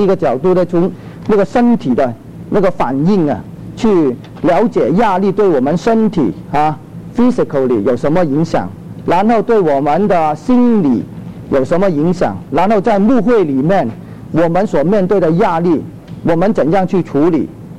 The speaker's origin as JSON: {"language": "Chinese", "town": "Chaozhou", "region": "Guangdong", "country": "China", "said": "然后就去了一个潮语浸信会，我是潮州人"}